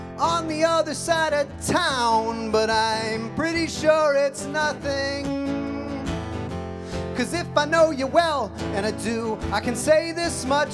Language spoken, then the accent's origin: English; Denver, Colorado, United States; I'm from Denver, Colorado.